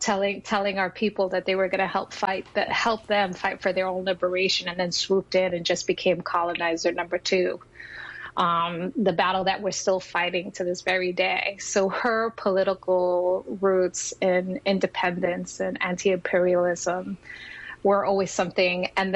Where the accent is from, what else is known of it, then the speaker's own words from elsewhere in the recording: Brooklyn, New York, United States; also born or lived in Puerto Rico; My family had one foot in Puerto Rico and one in the Lower East Side. And when my dad was murdered when I was five, we ended up in East New York, Brooklyn, where I grew up. So I'm a Brooklynite through and through.